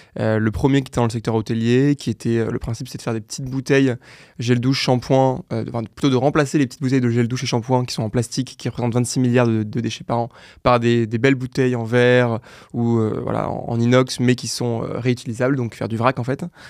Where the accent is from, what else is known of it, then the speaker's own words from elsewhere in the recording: Paris, Île-de-France, France; J'ai 25 ans, j'ai cofondé Goodvest il y a maintenant 2 ans avec Antoine. Sinon, je suis parisien